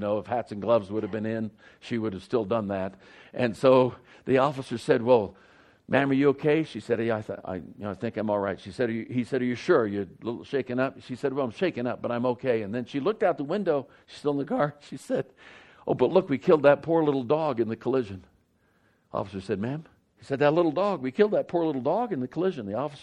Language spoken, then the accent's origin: English; Oakland, California, United States; And we came back, and I grew up in Oakland, California.